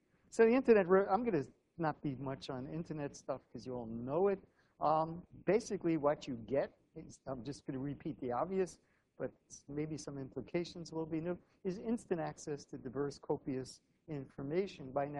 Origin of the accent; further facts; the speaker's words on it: New York City, New York, United States; But I'm also from the Bronx, so I've never held one of these in anger in my life.